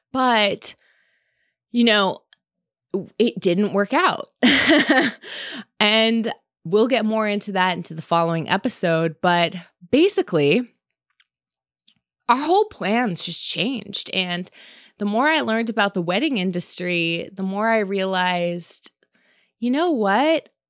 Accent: California, United States; Like he's from the East Coast, I'm from California.

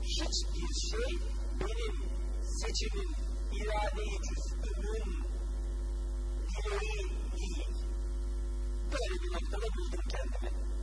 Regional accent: Istanbul, Turkey; born there; İstanbul'un göbeğinde Cerrahpaşa'da dünyaya geldim.

